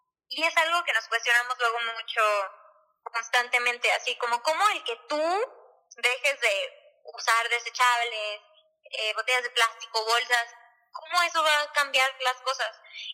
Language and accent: Spanish; Campeche, Mexico; moved away as an adult; now in Mérida, Mexico; Soy de Campeche. Nací en Campeche y ahí viví 17 años, pero para entrar, o sea, cuando empecé a estudiar la universidad, me fui a vivir a Mérida.